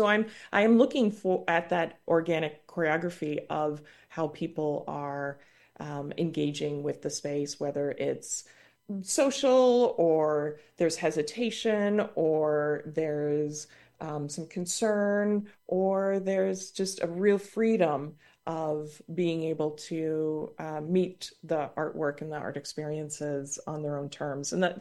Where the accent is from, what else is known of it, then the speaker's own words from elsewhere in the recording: Canada; now in United States; I was raised in Canada and had regular access to the arts. And then when I settled in the United States